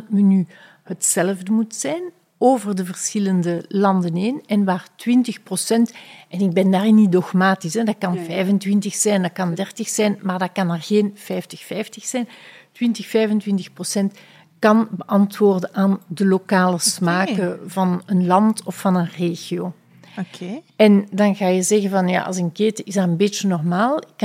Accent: Leuven, Flemish Brabant, Belgium; now in Brussels, Belgium; Ik ben van Leuven afkomstig, een heel mooie universiteitsstad in België, universiteit van 1425, een van de oudste universiteiten, wat heel mooi is. Ik ben daar opgegroeid, maar woon al meer dan 30 jaar

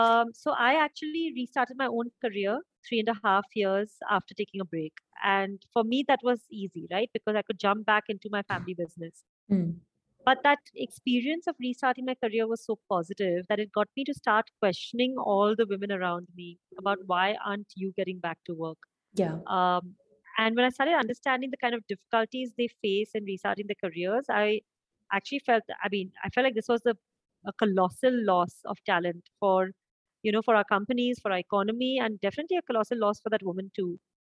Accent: Mumbai, Maharashtra, India; I've been born and brought up in Bombay, did my schooling there. And then for my college, I went to the Wharton Business School in Philadelphia

